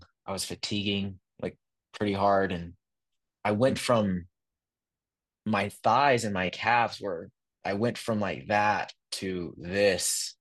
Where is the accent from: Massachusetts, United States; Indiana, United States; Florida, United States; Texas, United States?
Texas, United States; Amarillo; So I'm originally from Texas, Amarillo, Texas, which is in the middle of the Panhandle, if people know it.